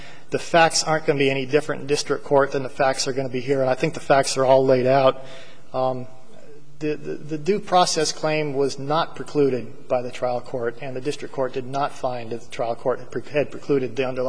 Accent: Arizona, United States; interpreting Arizona case law is I'm from Arizona, but it's sometimes hard.

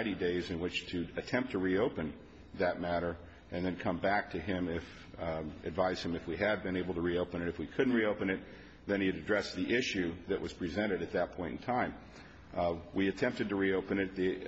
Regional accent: Reno, Nevada, United States; I'm from Reno, Nevada.

